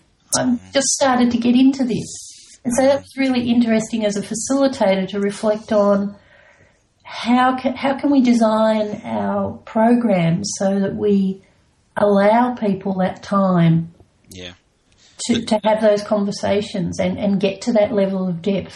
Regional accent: Melbourne, Victoria, Australia; now in Bells Beach, Australia; I come from Melbourne, even though I'm down here at Bells Beach.

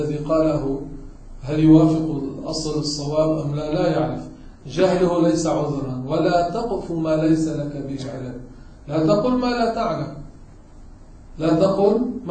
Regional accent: Beirut, Beirut Governorate, Lebanon; كثير من العوام عندنا ببيروت بيقولوا اللهم صل على النبي، اللهم صل على روح النبي.

